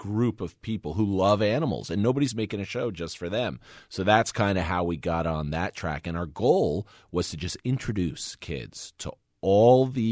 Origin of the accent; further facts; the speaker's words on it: New Jersey, United States; We grew up in New Jersey, right? So we had some wildlife, you know, but it was, you know, box turtles in the backyard, frogs and stuff.